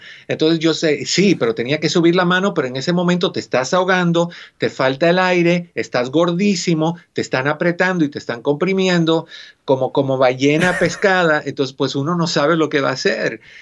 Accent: Cuba; now in United States; No, perdón, esto me pasó en mi país, en Cuba.

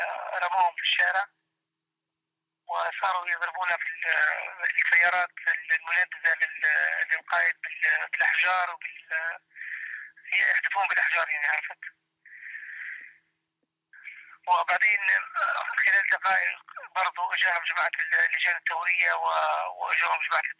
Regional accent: Libya; وانا مواطن ليبي حر

